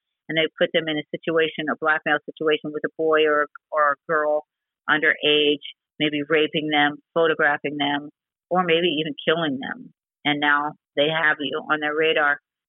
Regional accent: Miami, Florida, United States; So growing up in Miami with my mother, I was erased from a lot of things.

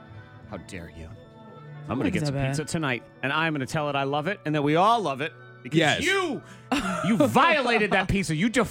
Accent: New England, United States; growing up in New England

